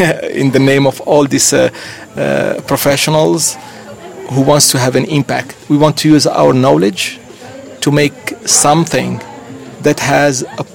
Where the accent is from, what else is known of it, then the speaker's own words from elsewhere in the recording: Morocco; moved away as an adult; now in India; I am Moroccan, born and raised in Morocco.